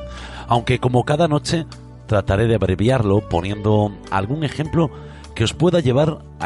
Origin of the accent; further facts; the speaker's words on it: Galicia, Spain; Soy gallego y, como decimos aquí, a ver las ailas.